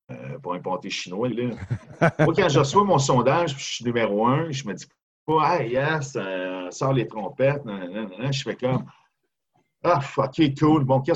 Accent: Montreal, Quebec, Canada; je suis un Montréalais. Je voulais revenir à Montréal.

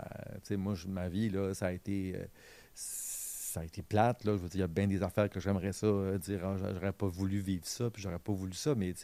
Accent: Quebec City, Quebec, Canada; born there; où je suis né, à Québec, à la Miséricorde, là, c'était les Sœurs du Bon Pasteur. C'était sur le chemin Sainte-Foy, c'est ce qui est aujourd'hui la Cité Verte.

